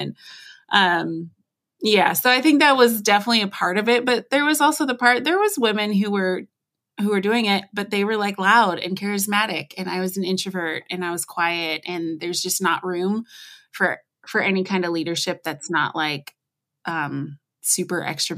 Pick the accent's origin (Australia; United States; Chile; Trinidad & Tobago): United States; Cause I'm obviously American. You can tell from how I speak.